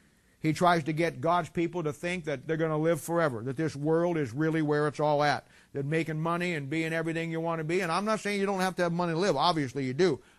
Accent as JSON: {"language": "English", "region": "England", "country": "United Kingdom", "said": "I don't know why I said that, but I'm English. I don't like tea, but I'm English."}